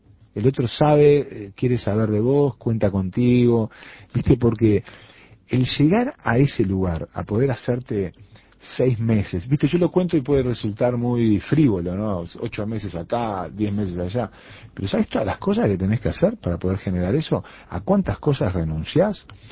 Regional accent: Uruguay; me tomé el Hércules y me fui a conocer ese pedazo de Uruguay

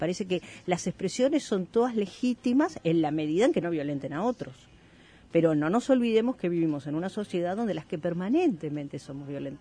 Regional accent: Monte Grande, Buenos Aires Province, Argentina; moved away as an adult; Yo viví en Argentina hasta que tenía 27 años y viajaba en el tren todos los días de Montegrande a Buenos Aires.

